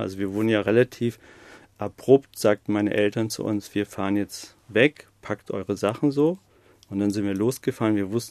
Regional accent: Greece; now in Germany; Ich bin eigentlich Grieche, also ich habe auch, einen griechischen Pass. Obwohl ich auch einen deutschen haben könnte.

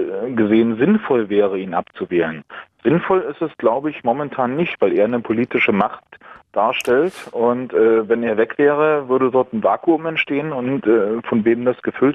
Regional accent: East Germany, Germany; bin nur im Osten aufgewachsen und es gab auch noch einen Honecker zu Zeiten, wo ich aufgewachsen bin

